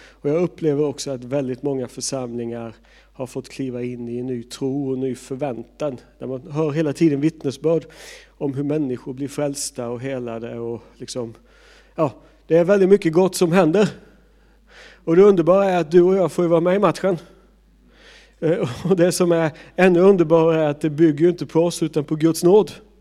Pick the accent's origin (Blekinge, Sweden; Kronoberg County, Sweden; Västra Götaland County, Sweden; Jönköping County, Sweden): Jönköping County, Sweden; Skillingaryd; moved away as an adult; also born or lived in Stockholm; now in Arjeplog, Sweden; jag är född och uppvuxen i Skillingaryd. Men jag flyttade härifrån 2001.